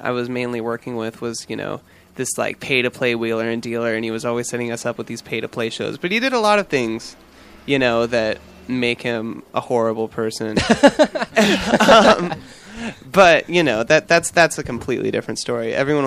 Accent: California, United States; We're from Orange County.

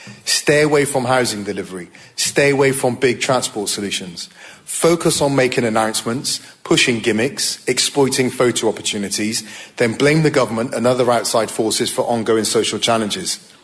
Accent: Bristol, South West England, United Kingdom; That kind of sense of physical threat and abuse was not unusual growing up in Bristol in the 80s.

